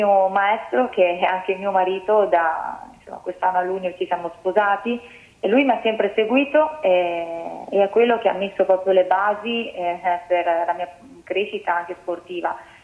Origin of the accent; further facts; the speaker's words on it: Veneto, Italy; Prosecco Doc, radicchio trevigiano, asparago bianco, sono la mia terra.